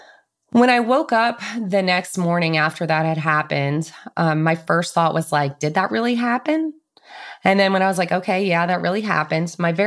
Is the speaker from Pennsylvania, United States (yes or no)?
yes; Philadelphia, Pennsylvania, United States; accent: Philly; The kids there asked me if I was from England because my Philly accent was so strong that they thought I was like from a different country.